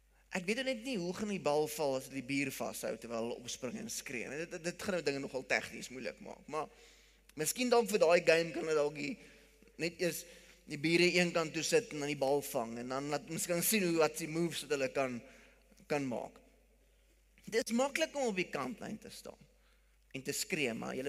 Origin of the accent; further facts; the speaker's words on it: Pretoria, Gauteng, South Africa; ek kom van Pretoria af.